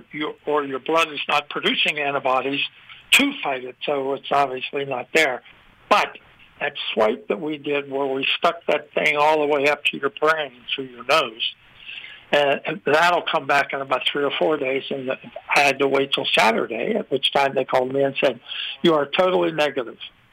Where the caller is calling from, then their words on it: St. Augustine, Florida, United States; I'm calling from St. Augustine, Florida